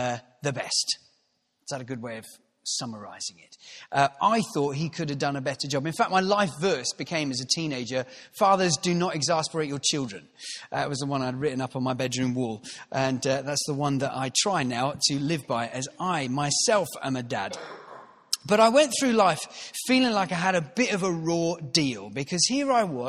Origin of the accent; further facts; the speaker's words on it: Croxley Green, East of England, United Kingdom; I grew up, as you can tell, not in Manchester or Salford. I grew up near London in a town called Croxley Green.